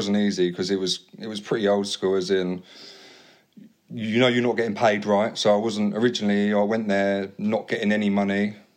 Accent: Brighton, South East England, United Kingdom; He knew I was from Brighton.

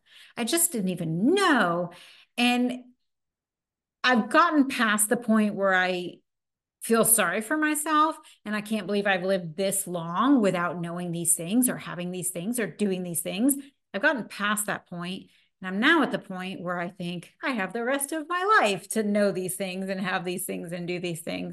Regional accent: Texas, United States; which makes a little more sense since I grew up in Texas

